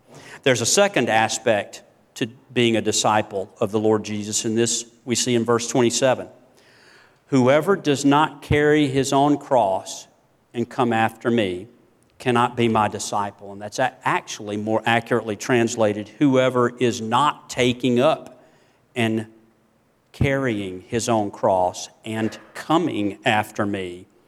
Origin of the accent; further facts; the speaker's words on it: Greenwood, Mississippi, United States; also born or lived in Hattiesburg; I mentioned growing up in Mississippi, Greenwood and Hattiesburg.